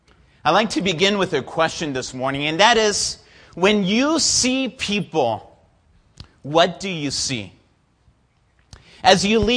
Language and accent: English; Mexico; And because I grew up in Mexico, I love Mexican food.